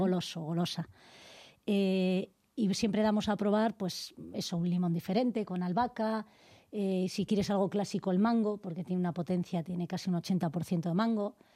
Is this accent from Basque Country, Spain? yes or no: yes; Basque Country, Spain; now in Madrid, Spain; es que venimos de Vizcaya